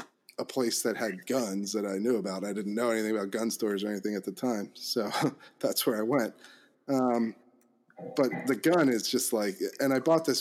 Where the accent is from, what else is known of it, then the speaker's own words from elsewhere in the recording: Pennsylvania, United States; I grew up in Pennsylvania, Chester County. And, you know, the kind of place where, you know, they give you the first day of hunting season off from school.